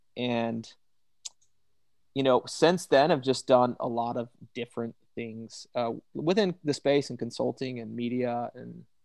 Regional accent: Utah, United States; I grew up in Northern Utah. I'm so pro Utah. I think it's the most beautiful place ever.

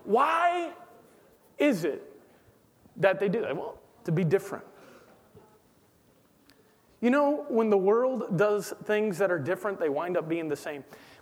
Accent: Pensacola, Florida, United States; I'm from Florida. It's my home state. I know we're losers up in Pensacola. But I'm from Pensacola originally.

